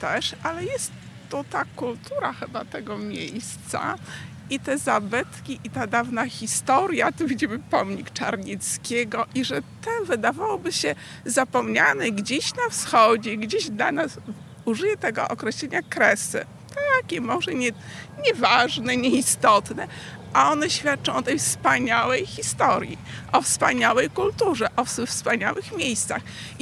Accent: Mińsk Mazowiecki, Masovian Voivodeship, Poland; Jesteśmy z Mińska Mazowieckiego

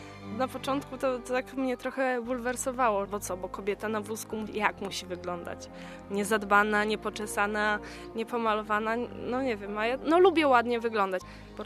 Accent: Lebiedzin, Podlaskie Voivodeship, Poland; Całe dzieciństwo spędziłam w Lebiedzinie.

